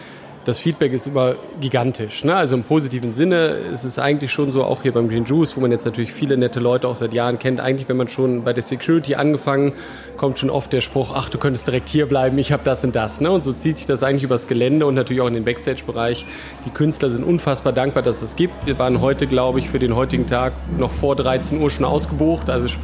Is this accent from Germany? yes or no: yes; Bonn, North Rhine-Westphalia, Germany; Also ich bin ja selber Bonner, bin ja oder ja in Bonn aufgewachsen. Meine Praxis ist ja auch in Bonn